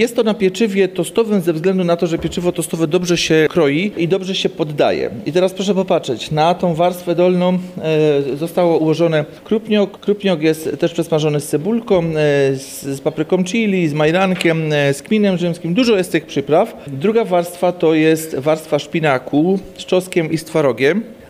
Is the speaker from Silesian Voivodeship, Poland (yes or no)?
yes; Silesian Voivodeship, Poland; taka zimna forszpajza, jak to się go do u nas na Śląsku.